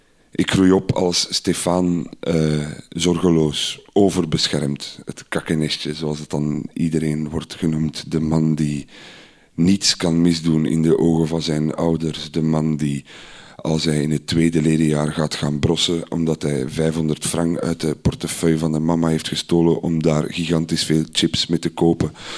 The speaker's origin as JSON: {"language": "Dutch", "town": "Iddergem", "region": "East Flanders", "country": "Belgium", "tie": "born or raised there", "said": "Ik ben opgegroeid in Idergem. Idergem ligt onder Aalst en net voor Nienhoven."}